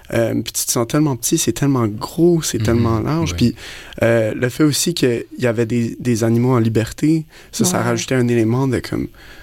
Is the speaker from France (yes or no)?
no; Quebec, Canada; parce que eux, c'est des Français, nous, on est des Québécois